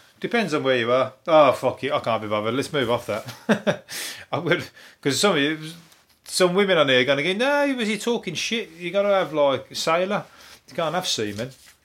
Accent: West Midlands, United Kingdom; accent: Birmingham; so you know, my accent isn't the Birmingham accent, might be to a French woman, I don't know, or a French man.

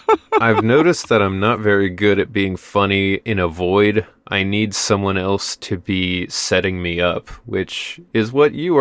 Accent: Midwest, United States; We grew up in the Midwest, where most of your cousins live within like a couple hours of you.

